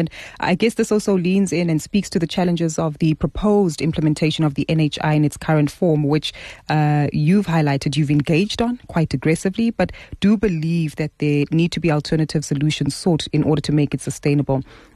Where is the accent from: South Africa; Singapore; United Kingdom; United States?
South Africa; does that mean that even we as South African consumers should just follow through with further updates?